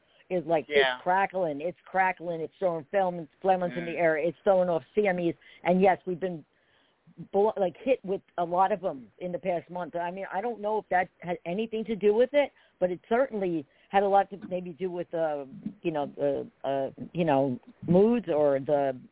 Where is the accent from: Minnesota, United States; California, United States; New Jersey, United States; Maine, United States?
New Jersey, United States; That ain't Kansas. Okay. I grew up in Jersey. All right?